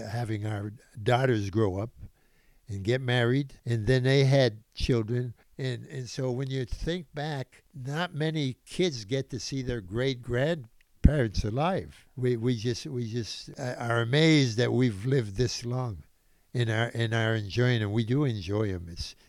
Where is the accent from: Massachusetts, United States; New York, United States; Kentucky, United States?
Massachusetts, United States; We're originally from Massachusetts. We wanted to come back to California.